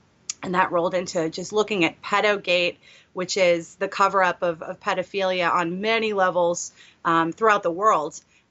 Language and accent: English; New England, United States; I'm a New England girl. I've been here all my life.